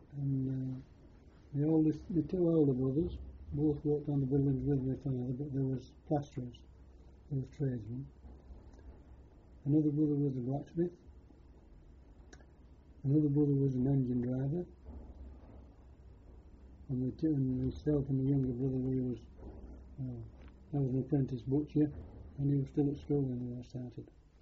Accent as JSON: {"language": "English", "town": "Birmingham", "region": "West Midlands", "country": "United Kingdom", "tie": "born there", "said": "I was born in Birmingham in 1923"}